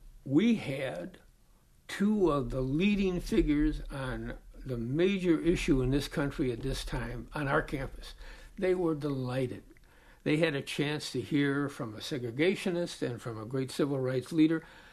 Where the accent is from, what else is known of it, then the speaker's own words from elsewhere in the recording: Chicago, Illinois, United States; I grew up in Chicago. There are lots of segregated and racially charged areas in Chicago.